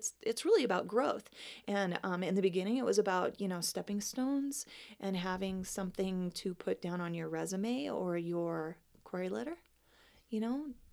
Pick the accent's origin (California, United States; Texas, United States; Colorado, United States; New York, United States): Colorado, United States; Cripple Creek; they were country western songs because I grew up in Cripple Creek, and that's what my parents listened